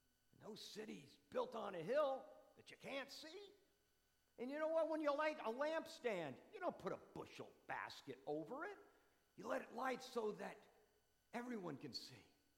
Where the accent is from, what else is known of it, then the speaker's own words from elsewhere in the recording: New Jersey, United States; You know, I remember growing up in New Jersey, and to be real honest with you, I had it.